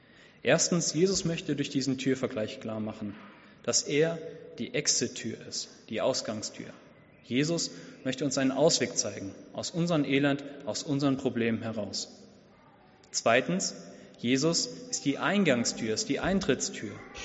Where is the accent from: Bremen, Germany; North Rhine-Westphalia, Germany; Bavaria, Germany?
Bremen, Germany; Bremerhaven; Ich komme aus Bremerhaven.